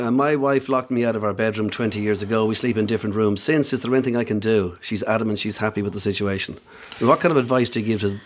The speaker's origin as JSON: {"language": "English", "country": "Ireland", "said": "We as human beings, we as Irish people who get married."}